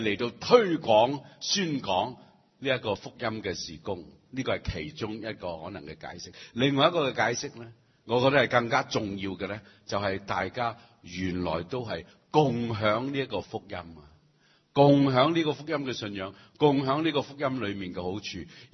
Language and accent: Cantonese; Chaozhou, Guangdong, China; 我系潮州人啊，咁我哋潮人生命堂啊，我哋潮人生命堂成日讲潮州话噶